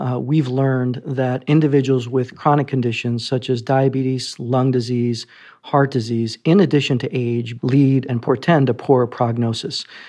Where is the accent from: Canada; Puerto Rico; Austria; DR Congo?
Puerto Rico; I'm originally from Puerto Rico and grew up in a bilingual, bicultural home